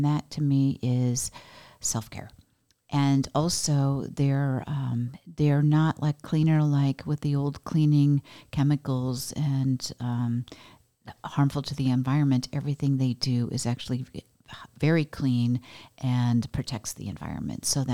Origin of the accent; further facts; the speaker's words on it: Oregon, United States; I know I'm from Oregon